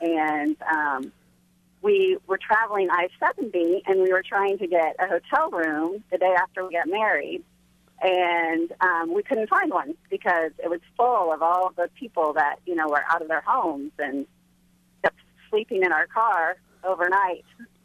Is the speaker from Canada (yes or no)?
no; St. Joseph, Missouri, United States; he was living in Kansas City, and I was from St. Joe